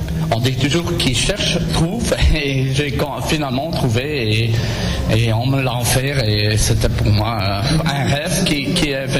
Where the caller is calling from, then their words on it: Belgium; je suis venu aujourd'hui spécialement de Belgique